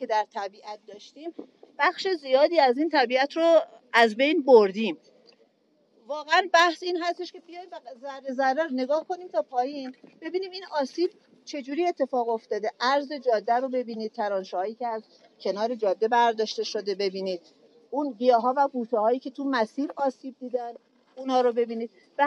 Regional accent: Hamadan, Iran; همدان از دیرباز مهد کوهنوردی ایران بوده. ما در شهر خودمون کوهنوردهای بسیار بزرگی رو در حقیقت از دامن کوهستان الوند معرفی کردیم.

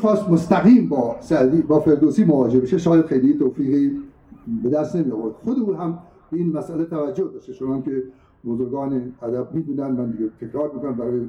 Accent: Khorasan, Iran; من از خراسان آمدم، با وجود فردوسی در واقع بزرگ شدم، در نام فردوسی و در خون فردوسی

